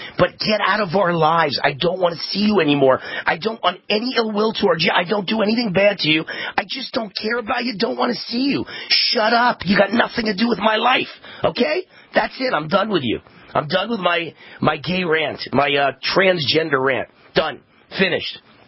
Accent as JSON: {"language": "English", "region": "New York", "country": "United States", "said": "I'm a New Yorker. I can't live without a good F word."}